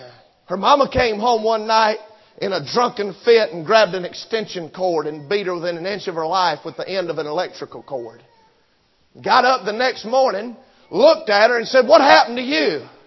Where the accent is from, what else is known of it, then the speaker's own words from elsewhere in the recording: Sumter, South Carolina, United States; born there; I was born in Sumter, South Carolina, bless God.